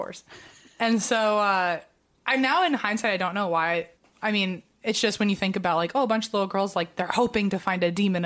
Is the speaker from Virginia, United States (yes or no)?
yes; Virginia, United States; Like, look, I know we're both from Virginia